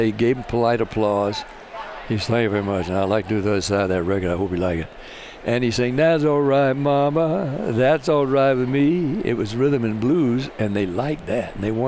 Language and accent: English; Nashville, Tennessee, United States; We were two Tennessee boys. Yeah. He was from Memphis, I was from Nashville.